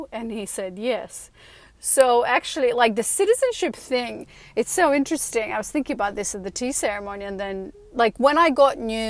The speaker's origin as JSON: {"language": "English", "country": "Moldova", "second_language": "English", "said": "I come from Moldova. I was born in Moldova, the poorest country in Europe. My mother is Moldovan slash Romanian."}